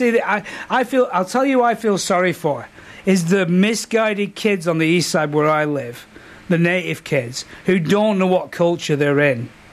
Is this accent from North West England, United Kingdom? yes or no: yes; Manchester, North West England, United Kingdom; I'm from Manchester.